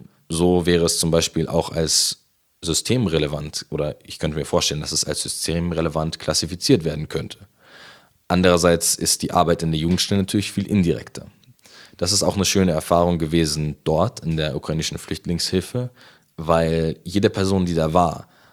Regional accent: Munich, Bavaria, Germany; wohne ich aktuell in Haidhausen, aber ursprünglich komme ich aus der Au. Dort bin ich in der Gemeinde Maria Hilf schon lange aktiv.

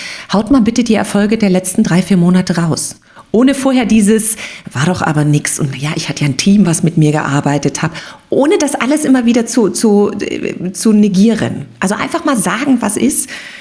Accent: Germany; born there; Also ich stamme ja gebürtig aus der DDR

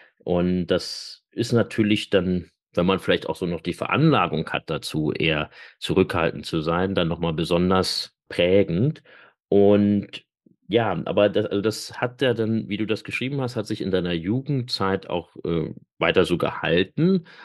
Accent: East Germany, Germany; Also wir sind ja beide in der DDR aufgewachsen, wobei ich das Glück hatte, dass ich das bis zu meinem 9. Lebensjahr erleben musste, wobei das für mich eine schöne Kindheit war in der DDR.

